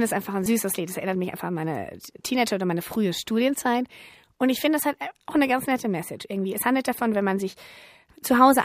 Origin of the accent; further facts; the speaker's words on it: Frankfurt, Hesse, Germany; Ich meine, Frankfurt ist irgendwie meine Heimatstadt. Ich habe da 20 Jahre gelebt.